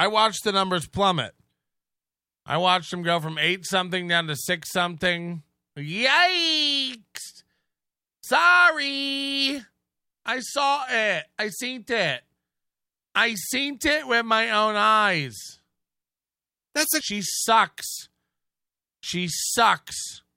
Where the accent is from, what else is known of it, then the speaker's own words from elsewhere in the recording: Florida, United States; When I was growing up in Florida